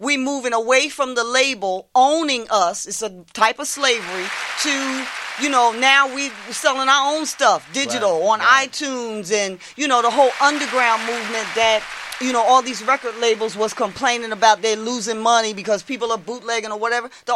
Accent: West Trenton, New Jersey, United States; You know, I grew up in West Trenton.

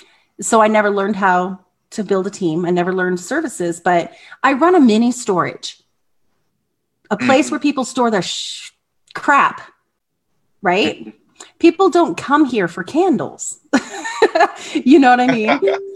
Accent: Big Bear Lake, California, United States; we had a hardware store and a boat landing growing up. I grew up in Northern California or Southern California in Big Bear Lake.

